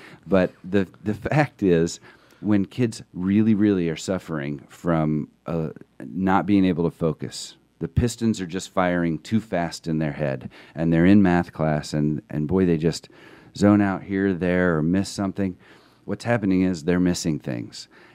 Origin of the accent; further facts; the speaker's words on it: Hoopeston, Illinois, United States; now in Atlanta, United States; Actually, it's a small town called Hoopston, Illinois. And I went to Indiana University. So my hometown had 5,000 people in it.